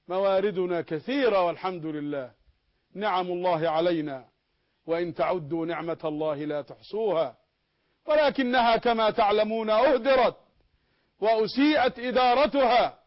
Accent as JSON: {"language": "Arabic", "country": "Egypt", "said": "إننا كمصريين مسلمين ومسيحيين"}